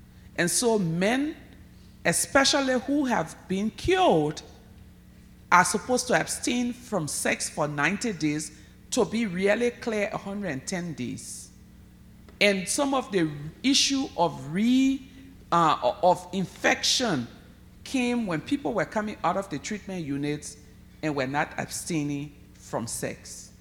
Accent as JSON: {"language": "English", "country": "Liberia", "said": "A taxi driver said, but as soon as he asked me, where are you from? I said, Liberia."}